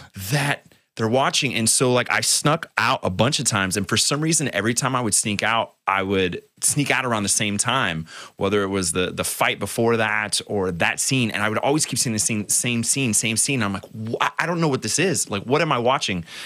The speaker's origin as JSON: {"language": "English", "town": "San Diego", "region": "California", "country": "United States", "tie": "born or raised there", "said": "When I was growing up in San Diego, like I remember like my parents were always like, they were actually just, they loved movies, but they would never let me watch anything."}